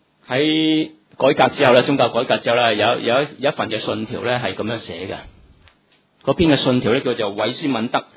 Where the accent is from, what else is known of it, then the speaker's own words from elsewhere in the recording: China; 即係我哋中國人話有咩光宗耀祖嘅事